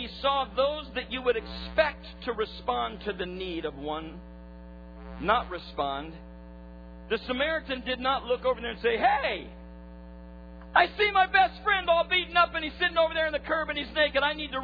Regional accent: Baton Rouge, Louisiana, United States; I was born in Baton Rouge, Louisiana. I was raised with a grandfather who loved God with all of his heart.

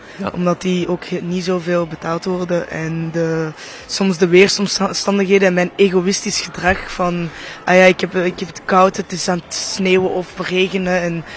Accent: Netherlands; now in Brussels, Belgium; Ik kom natuurlijk ook uit Nederland

